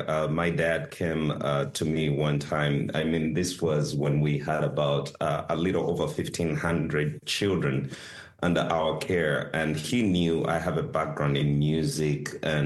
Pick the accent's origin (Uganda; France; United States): Uganda; Yeah, born and raised in Uganda.